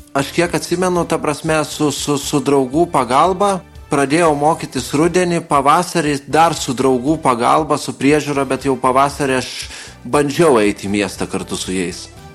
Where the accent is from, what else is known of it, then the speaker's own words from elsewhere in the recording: Kaunas, Kaunas County, Lithuania; now in Vilnius, Lithuania; Aš kada persikėliau iš Kauno mokytis į Vilnių